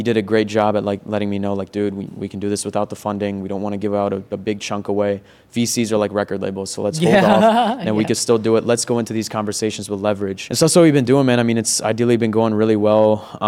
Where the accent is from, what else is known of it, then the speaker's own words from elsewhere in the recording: East Coast, United States; also born or lived in Virginia; as you know, I grew up on the East Coast, and, you know, when I lived in Virginia, I went back and forth to New York all the time.